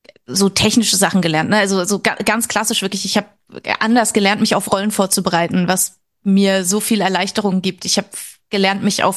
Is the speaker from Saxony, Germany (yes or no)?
yes; Chemnitz, Saxony, Germany; also born or lived in Berlin; Ich bin jetzt 26, geboren und aufgewachsen in Chemnitz, wie du schon gesagt hast. Ich bin dann zum Studium nach Berlin gezogen.